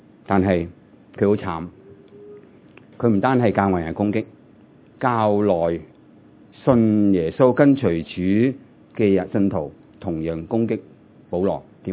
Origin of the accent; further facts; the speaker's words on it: Hong Kong; born there; 我在香港出世，我冇见过而家香港咁嘅状况